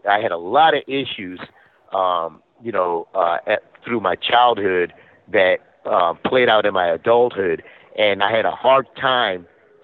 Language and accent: English; San Diego, California, United States; Well, I'm a Navy brat, and so my dad spent 23 years in the Navy and retired in San Diego and settled down there. I went to most of my K through 12. I did mostly in San Diego